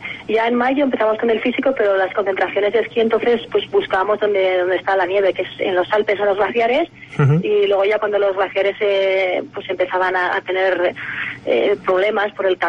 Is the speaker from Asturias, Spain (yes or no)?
no; Candanchú, Aragon, Spain; also born or lived in Jaca; yo nací en Jaca, pero vivo en Candanchú. Cuando era pequeña, pues hasta los 15, 16 años vivimos en Candanchú, luego ya también mis padres compraron una casa en Jaca, o sea que vivo a caballo entre las dos, Jaca y Candanchú.